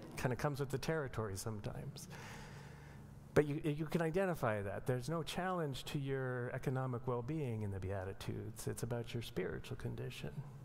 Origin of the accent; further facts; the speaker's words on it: Colorado, United States; for me, it was growing up in Colorado in the plains outside of the Rockies, and the cottonwoods that grow down by the streams, right?